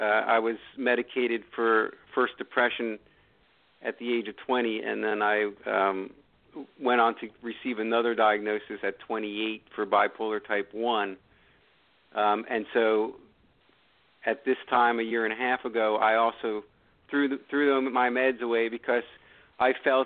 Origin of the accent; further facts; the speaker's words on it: New York, United States; I had a pretty typical American life up until about a year and a half ago. I grew up in New York, and then I went off to college and then to medical school